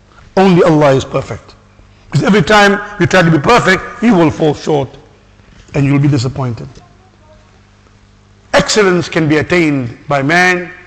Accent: Freiburg, South Africa; They are from my area, I'm from Freiburg, we are neighbors

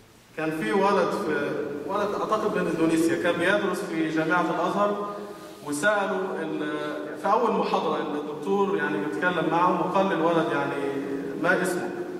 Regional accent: Egypt; معروف عندنا في مصر

